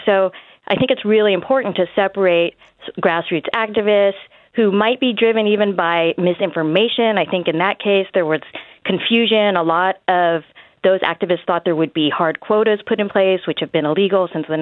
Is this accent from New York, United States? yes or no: no; Maryland, United States; I have seen Asian Americans who have challenged, let's say, sanctuary cities in my home state of Maryland